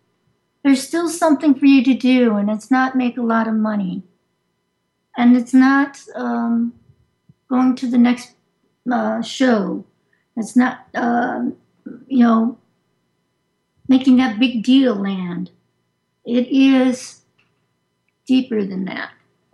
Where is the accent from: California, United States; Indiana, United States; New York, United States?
California, United States; Los Angeles; also born or lived in San Francisco; I am a transplant from California. LA via San Francisco via here.